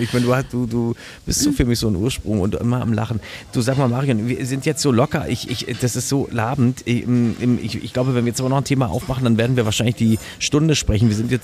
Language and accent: German; Berlin, Germany; ich bin ja auch aufgewachsen im Westteil